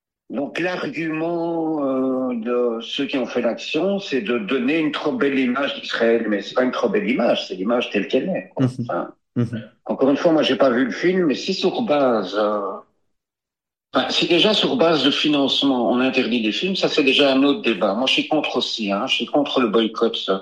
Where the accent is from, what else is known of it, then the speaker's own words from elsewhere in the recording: Belgium; moi, je suis d'origine juive, je suis belge, je suis artiste